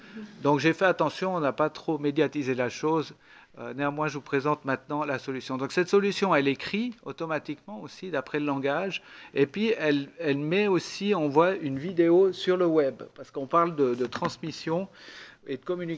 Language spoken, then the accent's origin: French; Valais, Switzerland; je suis assez fier en tant que Suisse. Même si je suis binational, mais je suis suisse et valaisan avant tout.